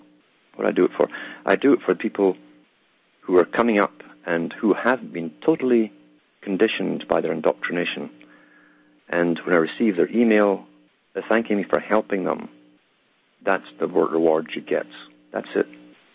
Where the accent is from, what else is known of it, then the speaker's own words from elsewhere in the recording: United Kingdom; moved away; I came from Britain. I knew how Britain worked.